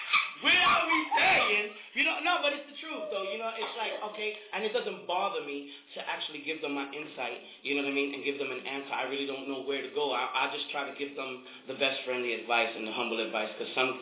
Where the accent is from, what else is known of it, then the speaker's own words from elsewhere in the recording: New York City, New York, United States; I'm from New York City. You know, there's a lot of things happening here, and I'm one that makes it happen.